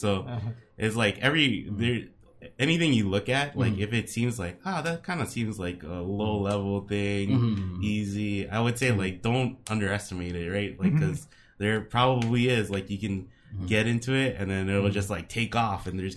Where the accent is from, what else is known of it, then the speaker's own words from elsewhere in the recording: Hawaii, United States; maybe you know who … is, like growing up in Hawaii